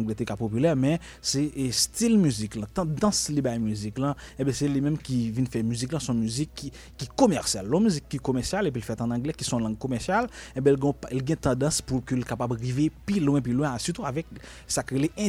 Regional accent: Haiti; pour que famille je viens d'Haïti.

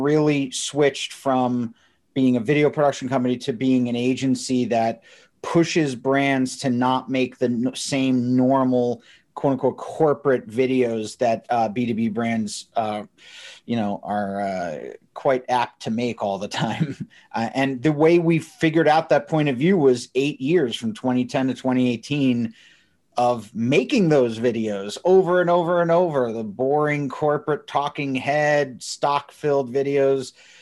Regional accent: New Jersey, United States; I am originally from New Jersey, somehow wound up a Bengals fan.

